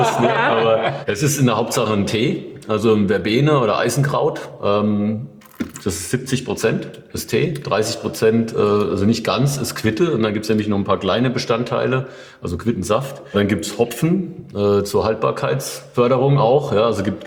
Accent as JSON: {"language": "German", "region": "Odenwald", "country": "Germany", "tie": "born or raised there", "said": "weil ich ja eigentlich auch gebürtiger Odenwälder bin und da gibt es halt irgendwie wesentlich mehr Streuobstwiesen als Reben."}